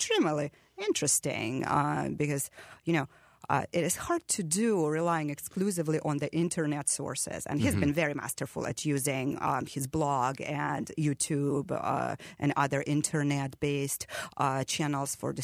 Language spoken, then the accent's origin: English; Crimea, Ukraine; now in United States; I grew up in Crimea, which at the time when I was growing up was a part of independent Ukraine and now is a part of Russia